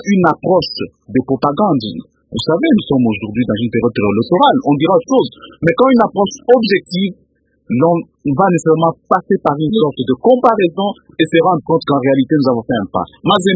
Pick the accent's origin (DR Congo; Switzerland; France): DR Congo; est-ce vraiment, en tant que Congolais, on peut considérer que c'est négatif?